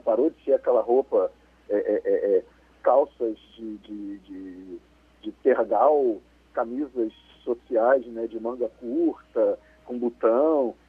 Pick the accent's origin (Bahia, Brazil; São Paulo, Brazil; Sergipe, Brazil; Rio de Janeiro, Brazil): Rio de Janeiro, Brazil; eu como carioca, né, vou dizer que no Rio de Janeiro era uma verdade.